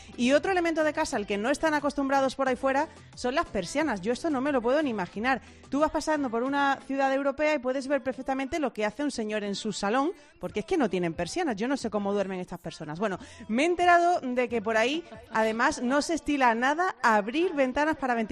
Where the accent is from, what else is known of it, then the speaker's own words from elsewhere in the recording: Spain; lo escandalosos que somos los españoles.